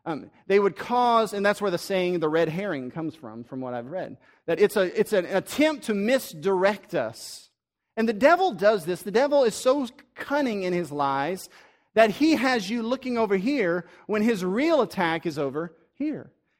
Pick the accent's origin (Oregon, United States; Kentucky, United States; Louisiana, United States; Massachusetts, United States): Louisiana, United States; Breaux Bridge; Now, I grew up in Bro Bridge, so I know a lot about snakes. I grew up on the Bayou Teche.